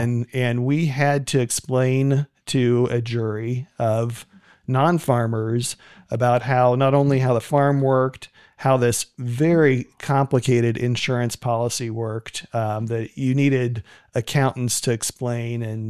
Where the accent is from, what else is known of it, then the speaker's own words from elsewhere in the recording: Kansas, United States; Growing up in Kansas, we just didn't have a lot of rocks in the field.